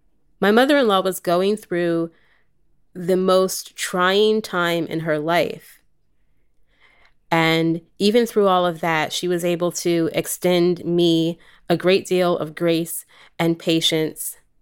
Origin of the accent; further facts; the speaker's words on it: New Jersey, United States; also born or lived in California / Philadelphia; I am from California originally, but grew up on the East Coast for a bit in southern New Jersey and in Philadelphia.